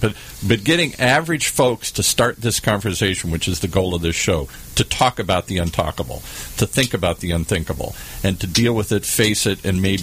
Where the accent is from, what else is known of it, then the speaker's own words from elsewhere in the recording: Ireland; I'm Irish.